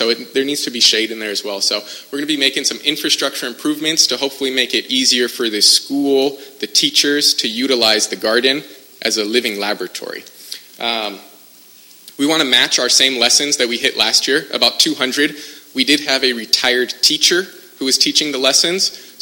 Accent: Santa Maria, California, United States; I'm from Santa Maria, I've been here my whole life.

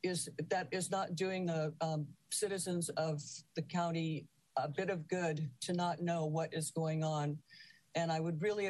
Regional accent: Los Osos, California, United States; Good morning … I'm from Los Osos.

